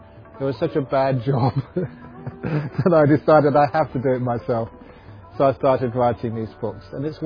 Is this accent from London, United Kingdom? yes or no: yes; London, United Kingdom; born there; Yeah, I was born in London in 1951.